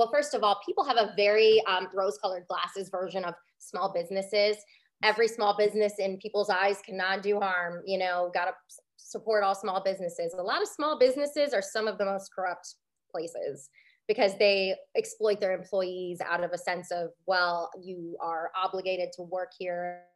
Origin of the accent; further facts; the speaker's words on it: Detroit, Michigan, United States; also born or lived in South Florida; So I grew up in the Detroit area. I went to school in Central Michigan, and then I live in Florida now, in South Florida.